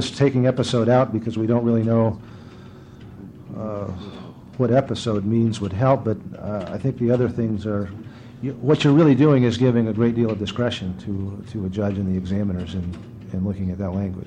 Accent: Portland, United States; I don't recall any great problem in my hometown of Portland with homelessness, alcoholics, bag ladies, or violence committed by mentally ill persons.

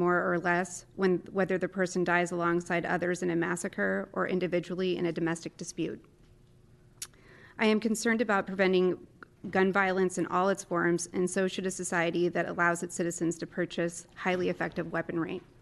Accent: Albany, Oregon, United States; I'm from Albany, Oregon.

